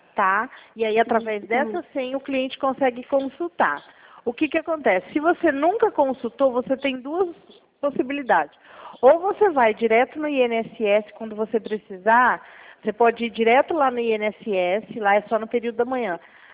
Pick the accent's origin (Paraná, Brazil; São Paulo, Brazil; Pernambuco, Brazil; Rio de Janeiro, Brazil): São Paulo, Brazil; Araçatuba; eu sou de Araçatuba mesmo, viu?